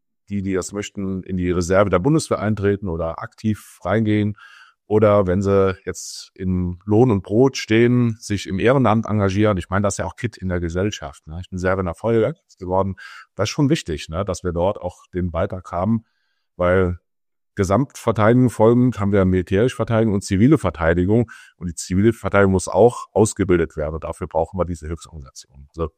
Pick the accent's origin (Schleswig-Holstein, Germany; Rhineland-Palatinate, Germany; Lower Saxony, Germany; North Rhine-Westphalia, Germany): Rhineland-Palatinate, Germany; born there; ich komme gebürtig aus dem Kreis Ahrweiler